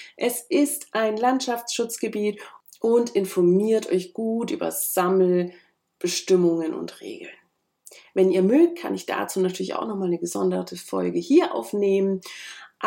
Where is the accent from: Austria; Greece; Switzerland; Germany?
Germany; Bavaria; Ich komme aus Oberfranken, da ist mir keine Walnuss in freier Wildbahn begegnet